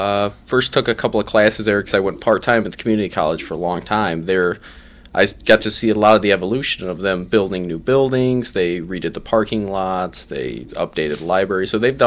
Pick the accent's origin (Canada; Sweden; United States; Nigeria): United States; Monroe, Michigan; I'm actually from the Monroe area.